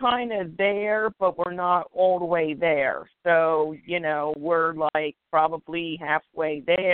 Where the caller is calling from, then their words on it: Philadelphia, Pennsylvania, United States; I am calling from Philadelphia, PA.